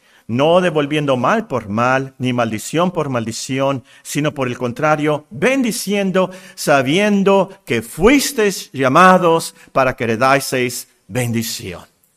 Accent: Mexico; yo soy más mexicano que los nopales, como dicen, ¿verdad?

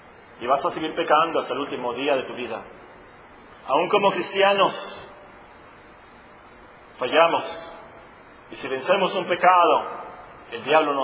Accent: Mexico; Nosotros como mexicanos

